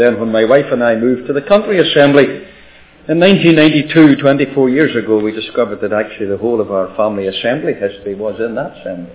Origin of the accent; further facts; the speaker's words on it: Ireland; Well, I'm kind of Scottish, but I grew up in Ireland.